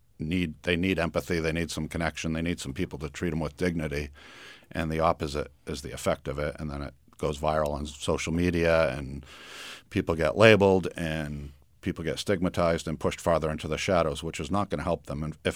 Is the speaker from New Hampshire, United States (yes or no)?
yes; Somersworth, New Hampshire, United States; we had an ordinance passed in my hometown of Somersworth